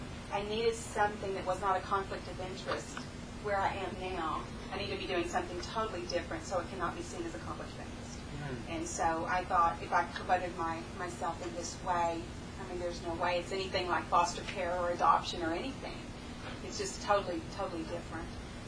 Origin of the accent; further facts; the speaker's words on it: Sugar Land, Texas, United States; I'm from Sugarland. That's near Houston.